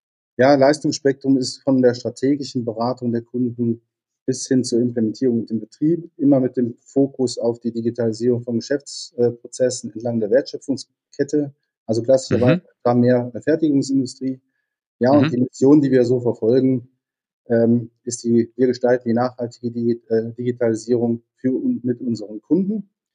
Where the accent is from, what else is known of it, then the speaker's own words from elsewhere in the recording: Leverkusen, North Rhine-Westphalia, Germany; gebürtiger Leverkusener, momentan im Hoch